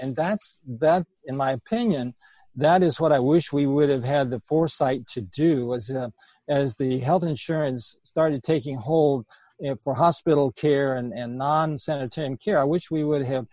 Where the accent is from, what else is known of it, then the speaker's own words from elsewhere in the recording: Virginia, United States; after I left Loma Linda, come back to my home state of Virginia